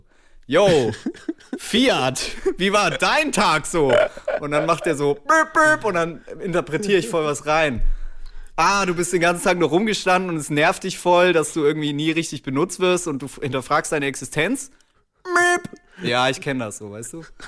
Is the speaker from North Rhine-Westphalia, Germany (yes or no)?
yes; Cologne, North Rhine-Westphalia, Germany; Ja, wir sind Kölner.